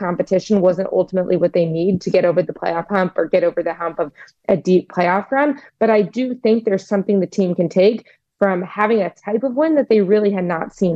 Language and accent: English; Dallas, Texas, United States; I grew up in Dallas, so there's a lot of people in my family who ask me a lot of Cowboys questions.